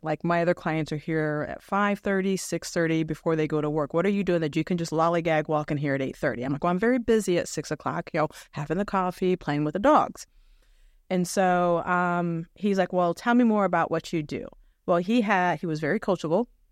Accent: Florida, United States; now in Illinois, United States; And so, you know, I come from Florida to Illinois.

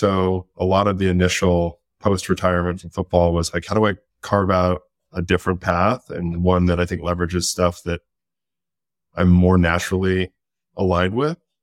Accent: Salt Lake City, Utah, United States; I grew up in Salt Lake, one brother.

